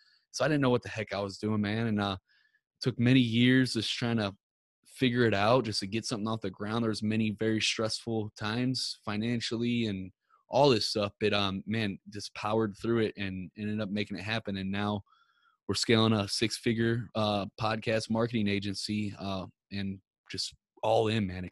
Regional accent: Ferguson, Missouri, United States; I'm from Ferguson, Missouri. And I'm like, dude, my neighborhood ain't nearly as bad as what this media is putting out to be or whatnot.

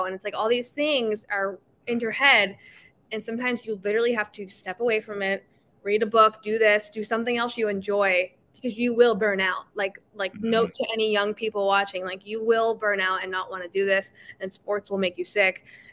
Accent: Ohio, United States; now in Chicago, United States; Just about Chicago sports history in general, because I came from Ohio, like you said.

